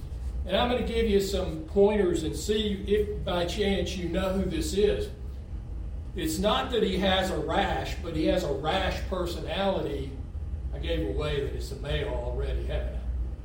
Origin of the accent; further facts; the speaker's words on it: Texas, United States; Been there about 4 years, originally born and raised in Texas. But you don't have to hold that against me.